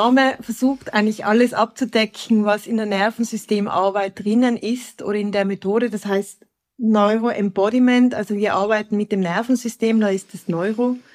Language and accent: German; Tyrol, Austria; accent: Tyrolean mixed with Swiss; now in Zürich, Switzerland; Ich bin ursprünglich aus Tirol, ich bin eine Nordtirolerin, bin in der Nähe von Innsbruck aufgewachsen, aber ich lebe seit 28 Jahren in Zürich und mein Sprachzentrum mischt, also das mischt Tiroler Worte mit der Schweizer Betonung.